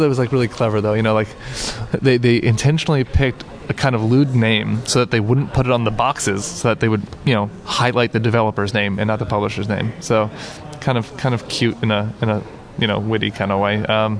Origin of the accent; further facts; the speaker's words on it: Philadelphia, Pennsylvania, United States; I'm from Philadelphia, so not far from Steve